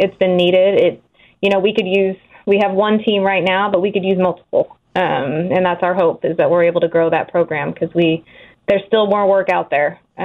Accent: Illinois, United States; moved away as an adult; now in Wichita, United States; Originally, I am from Illinois.

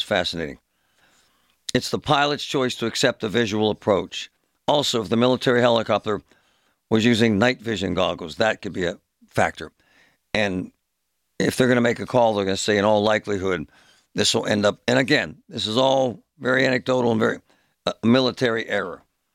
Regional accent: Greenfield, United States; I'm from Greenfield. He's from Greenfield.

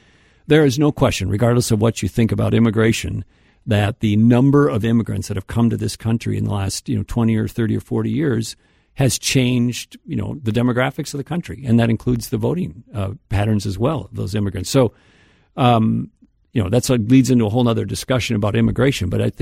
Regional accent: South St. Paul, Minnesota, United States; Another example is my hometown of South St. Paul.

